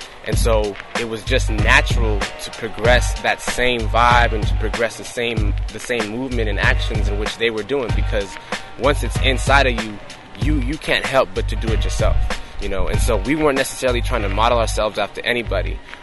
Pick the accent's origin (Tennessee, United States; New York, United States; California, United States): California, United States; now in San Jose, United States; Originally, I come from Southern California, Central Coast area, Lompoc, Lancaster. Moved up to San Jose back in 2000.